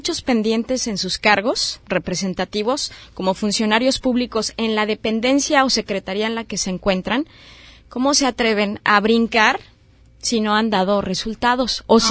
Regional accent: Mexico; como mexicanos no tenemos memoria

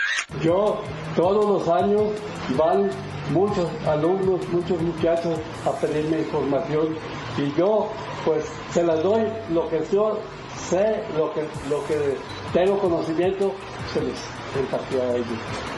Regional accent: San José, Nayarit, Mexico; San José es la tierra en que nací, donde crecieron mis hijos y hice amigos.

